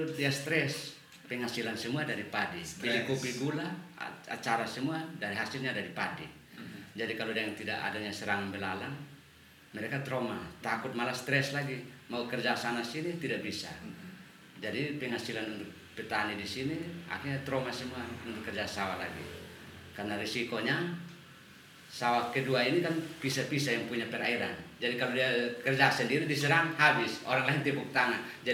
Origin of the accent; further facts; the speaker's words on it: Soe, East Nusa Tenggara, Indonesia; now in Sumba, Indonesia; saya asli dari Soe. Dinas di sini sudah 12 tahun.